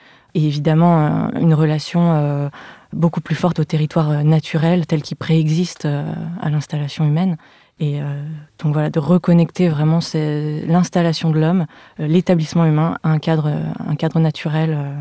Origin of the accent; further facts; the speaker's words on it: Lyon, Auvergne-Rhône-Alpes, France; Alors, je suis née et j'ai grandi à Lyon.